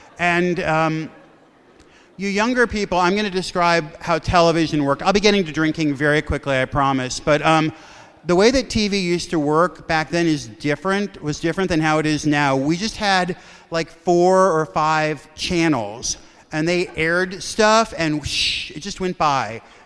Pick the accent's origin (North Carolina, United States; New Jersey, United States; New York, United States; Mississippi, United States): New York, United States; New York City; born there; I was born in Brooklyn, which is by far the coolest thing about my entire story. And believe me, for a white suburban kid who wanted street cred, being born in Brooklyn is the most street cred I've ever gotten